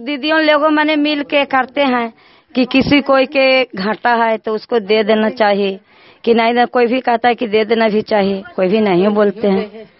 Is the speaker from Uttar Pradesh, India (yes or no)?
no; Kajichak, Bihar, India; काजीचक के रहने वाला हूँ।